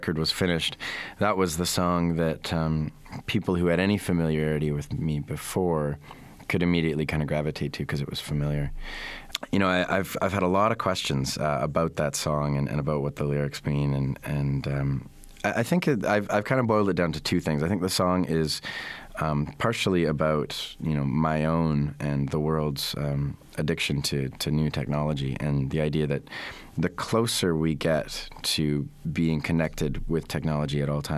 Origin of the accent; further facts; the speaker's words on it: Vancouver, British Columbia, Canada; when I was a kid, you know, I had this impression of Vancouver, and I don't know if you've spent time there, but Vancouver is a beautiful, beautiful city.